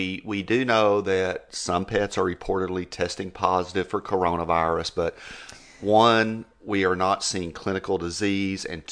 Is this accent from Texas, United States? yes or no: yes; Texas, United States; also born or lived in Georgia; But I'm from Texas. I talk a little weird. And so especially now that I've been in Georgia for over 20 years